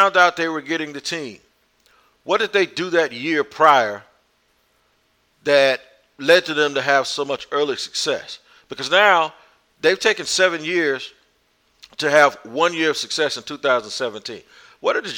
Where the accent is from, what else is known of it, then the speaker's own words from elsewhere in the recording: Jacksonville, Florida, United States; moving back to Jacksonville, Florida, and would have the chance to go back home and be a part of my hometown getting their football team.